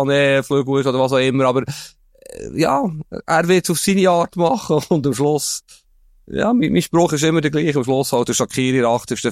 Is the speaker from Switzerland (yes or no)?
yes; Bern, Switzerland; Ja, also, ich bin ja Berner